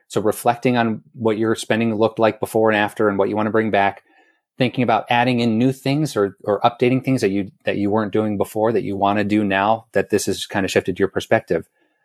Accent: Canton, Ohio, United States; So I grew up in Ohio where there wasn't much going on.

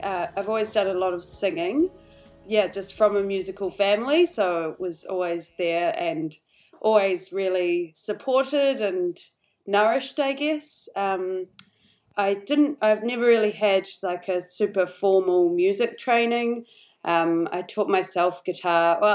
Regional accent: Wellington, New Zealand; Yeah, we're all from Wellington.

